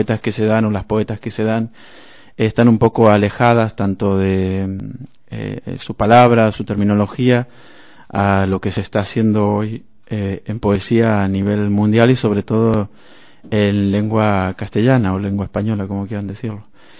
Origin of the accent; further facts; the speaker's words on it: Argentina; now in Spain; como yo soy argentino, trabajamos muchos autores latinoamericanos